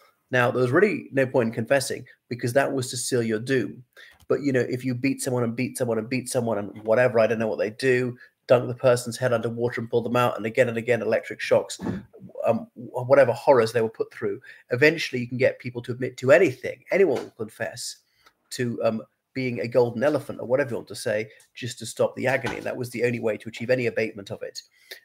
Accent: Cork, Munster, Ireland; I'm Irish, that's what makes me British, even though I'm not from the UK, I'm from Cork.

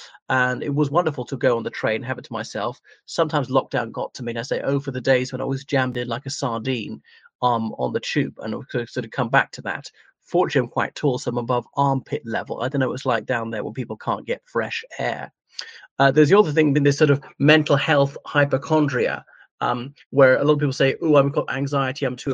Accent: Ireland; from Ireland.

